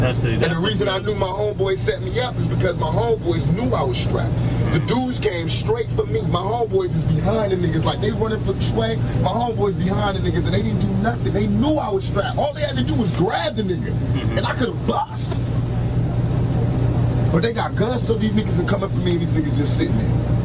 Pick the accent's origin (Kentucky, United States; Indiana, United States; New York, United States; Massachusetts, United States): New York, United States; Because I'm from New York, and I know how they shows is.